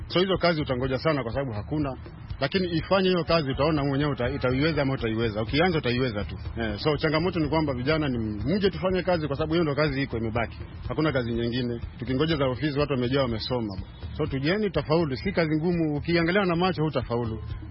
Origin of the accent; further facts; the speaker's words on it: Kikambala, Kilifi County, Kenya; natoka hapa Majengo hapa Kikambala, Kilifi County.